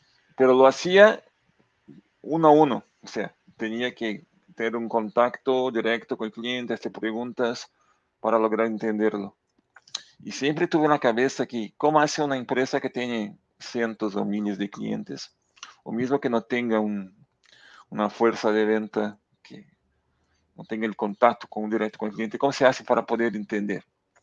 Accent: Brazil; Spanish is a second language; moved away as an adult; now in Uruguay; Hablo un buen portuñol porque, más allá que soy de Brasil, soy de una región que está muy cercana acá a Uruguay. Así que acostumbrado a escuchar el portuñol que se habla en la frontera y aprendí un poco.

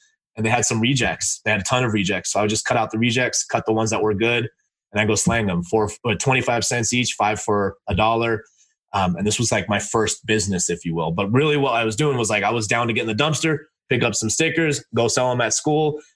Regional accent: Los Angeles, California, United States; So I grew up in LA in a motel, and I'm Indian.

